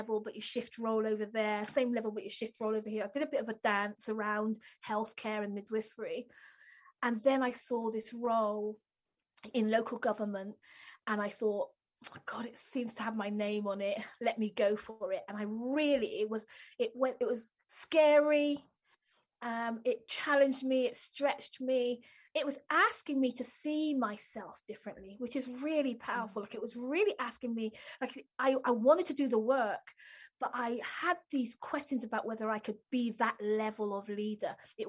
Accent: Bristol, South West England, United Kingdom; I grew up in West Country, Bristol. And so I love Bristol. I come from Bristol and my, you know, I still think about Bristol as my home.

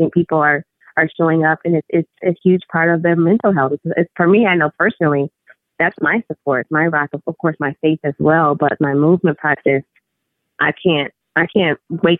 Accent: Flint, Michigan, United States; So that's where I'm from. I'm from Flint, Michigan.

